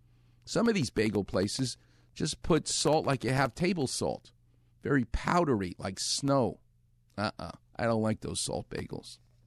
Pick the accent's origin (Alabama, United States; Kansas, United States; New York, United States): New York, United States; now in Los Angeles, United States; My guest is Alan Moore. He and I grew up together in New York.